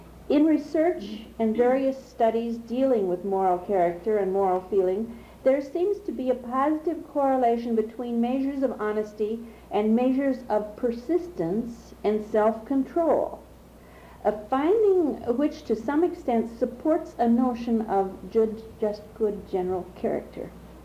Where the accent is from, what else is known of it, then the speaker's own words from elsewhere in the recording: Thousand Oaks, California, United States; I'm from Thousand Oaks, California.